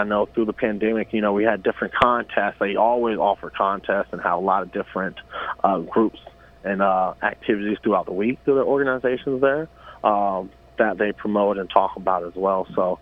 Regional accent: Chico, California, United States; I grew up here in Chico and I haven't been a lot of places. I haven't traveled too many places.

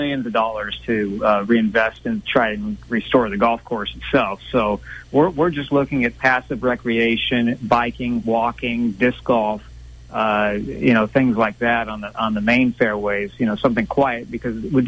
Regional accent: Magalia, California, United States; I grew up in Magalia. I went to school in Paradise, was a graduate in 1986. Lived here again for a few more years after college.

